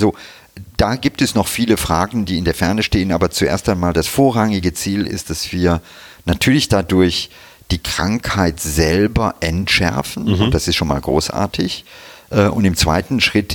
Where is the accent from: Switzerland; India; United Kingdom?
India; weil, wie gesagt, mit meiner Kindheit in Indien etc., ne, wir sind sehr früh schon gereist